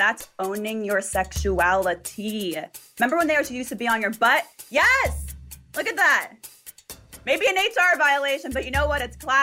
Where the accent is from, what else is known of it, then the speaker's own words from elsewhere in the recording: San Francisco, California, United States; Even though I'm from San Francisco and love that city, right.